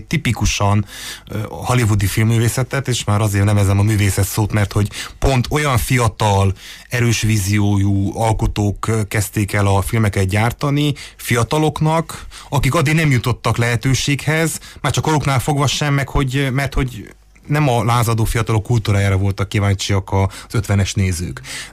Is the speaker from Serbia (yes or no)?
no; Toplița, Harghita, Romania; Most Maroshévízen, ahol én származom, ott is megnyílt pár évvel ezelőtt a mozi